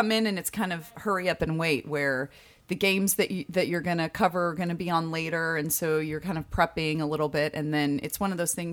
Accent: Merced, California, United States; I grew up in Merced, California, which is in the Central Valley.

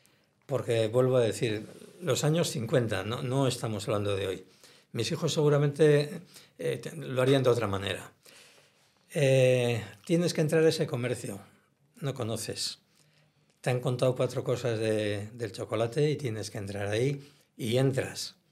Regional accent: San Sebastián, Basque Country, Spain; Yo soy de San Sebastián, tengo mi casa en San Sebastián

